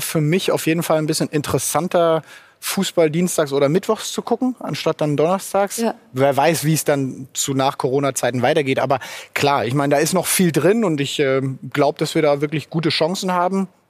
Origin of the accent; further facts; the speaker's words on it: Rhineland, Germany; wie sagt man bei uns im Rheinland, gut Kohle rauszuziehen